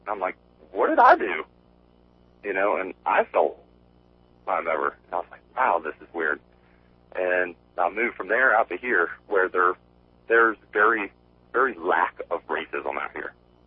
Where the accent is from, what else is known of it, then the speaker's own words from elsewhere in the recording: Virginia, United States; also born or lived in Louisiana; Well, I was born in the Bible Belt in Virginia. Left Virginia for Louisiana.